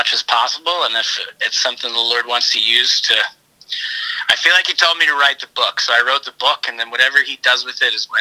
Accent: East Coast, United States; And then when I was about 5 weeks old, we moved to the East Coast. So I grew up on the East Coast, but I have some roots here

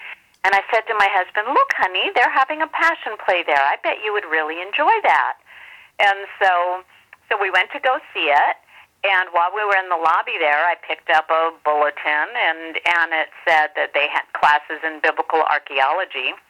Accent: Florida, United States; we really weren't connected anymore like we had been during all of my years of growing up in Florida.

